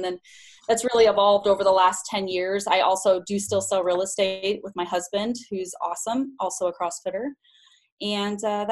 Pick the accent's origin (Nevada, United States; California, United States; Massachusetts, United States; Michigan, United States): Nevada, United States; Las Vegas; So been selling real estate, born and raised in Vegas. That's where I've built my career.